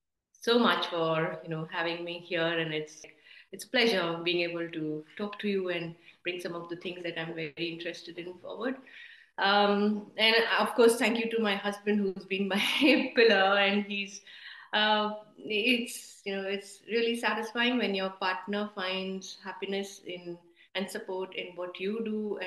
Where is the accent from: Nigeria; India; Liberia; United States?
India; Durgapur, West Bengal; also born or lived in Amritsar / Asansol / Northeast India / Kolkata; So, born in Amritsar, but grew up in the Colliery Belt. We grew up in Durgapur and Asansol, and then the Northeast and Kolkata as well.